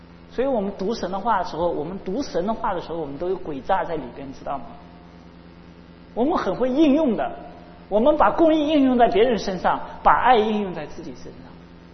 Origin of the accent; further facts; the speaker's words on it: China; 我们中国人有什么？